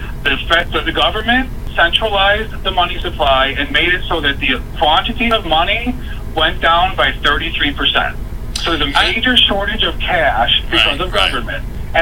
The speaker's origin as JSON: {"language": "English", "town": "Buffalo", "region": "New York", "country": "United States", "tie": "born or raised there", "said": "I'm from New York State."}